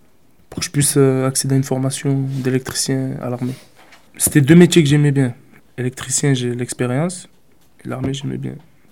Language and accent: French; South, France; À la base, je suis du Sud. J'ai voulu changer de... Pas aller jusqu'à dire changer de vie, mais... Changer de région, changer d'air, quoi.